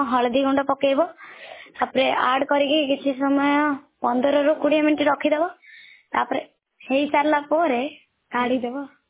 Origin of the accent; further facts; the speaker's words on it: Raikhal, Odisha, India; ମୋ ଗାଁ ରାଇଖଲ।